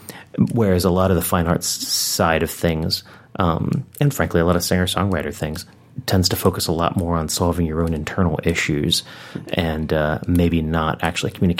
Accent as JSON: {"language": "English", "region": "Maryland", "country": "United States", "tie": "born or raised there", "said": "I grew up in PG County, so not too far away from here."}